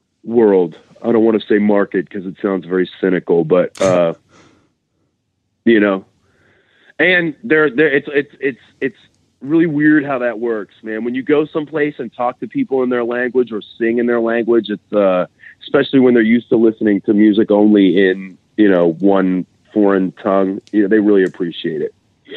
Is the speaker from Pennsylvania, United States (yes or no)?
yes; Pittsburgh, Pennsylvania, United States; Like, I grew up in Pittsburgh in the 70s.